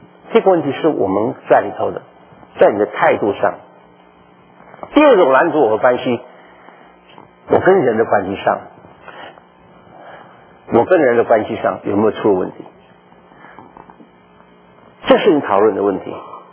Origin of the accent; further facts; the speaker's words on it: Texas, United States